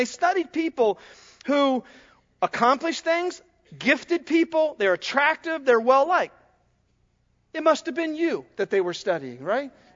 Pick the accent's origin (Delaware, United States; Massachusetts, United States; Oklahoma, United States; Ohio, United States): Ohio, United States; When I was a senior in high school, I was coming over Statens Bridge Road in my hometown, and it was September 17th, 1979, and there had been a severe flood in our area, and Muskingum River was flooded over its banks.